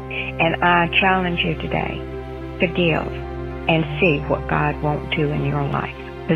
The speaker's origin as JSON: {"language": "English", "town": "Lamar", "region": "South Carolina", "country": "United States", "said": "I'm from Lamar, South Carolina."}